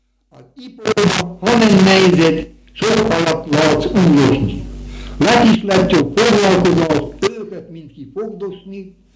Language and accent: Hungarian; Nógrád, Hungary; accent: Nógrád dialect; Persze, én, mint nógrádi ember, a mi tájszólásunkot tartottam a szebb magyar kifejezésnek, mint az ipoly környékén.